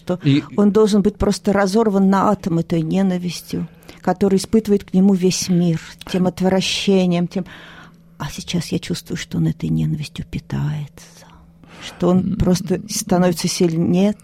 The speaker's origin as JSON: {"language": "Russian", "country": "Russia", "said": "поровну делю свое время между Америкой, Европой, Россией, делила. И все говорила себе, да нет, я россиянка, я космополитка. 24 февраля я проснулась эмигранткой."}